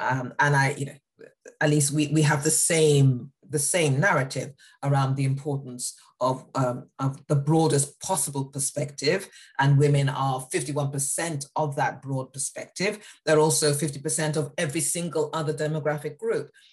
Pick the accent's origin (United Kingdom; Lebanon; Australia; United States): United Kingdom; and I was raised in a white-dominated society. I was raised in the UK. I'm British, class-ridden as well.